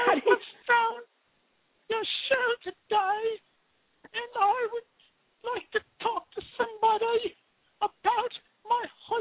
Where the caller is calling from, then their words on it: Bristol, South West England, United Kingdom; I am calling from Bristol, England.